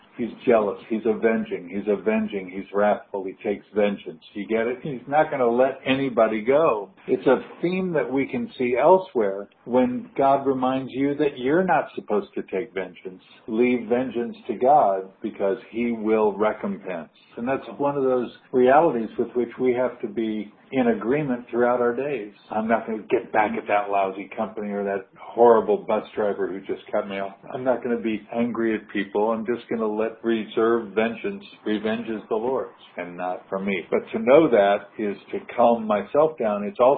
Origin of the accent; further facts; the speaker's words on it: Kansas, United States; I remember that gray-green color as the beginning of a tornado when I grew up in Kansas